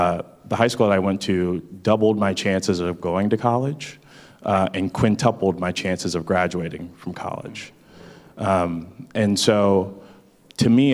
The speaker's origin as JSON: {"language": "English", "town": "Columbus", "region": "Ohio", "country": "United States", "tie": "born or raised there", "said": "So I grew up in Columbus, when I was in eighth grade, we moved from one neighborhood to the next, a difference of 5 miles."}